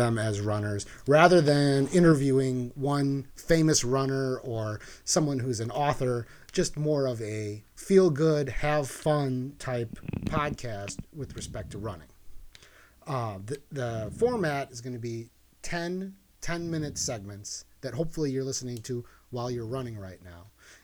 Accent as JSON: {"language": "English", "town": "Milwaukee", "region": "Wisconsin", "country": "United States", "tie": "born or raised there", "lives_now": "Chicago, United States", "said": "I ran with Fleet Feet for a while here in Chicago, born and raised in Milwaukee, moved to Chicago"}